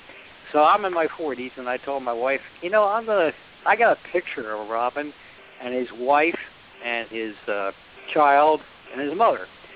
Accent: Huntingdon Valley, Pennsylvania, United States; born there; I was born in Huntington Valley next to Jimmy Fox, the Hall of Famer.

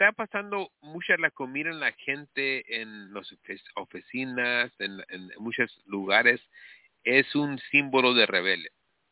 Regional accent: United States; born there; Yo nací aquí. ¿Eres hispano o no? Pues sí, pero yo no soy mexicano.

